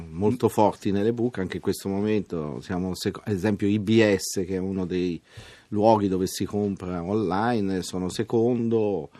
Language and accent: Italian; Abetone, Tuscany, Italy; io sono dell'Abetone, sono nato all'Abetone, sono un ex maestro di sci, sono... un ragazzo che ha vissuto nei boschi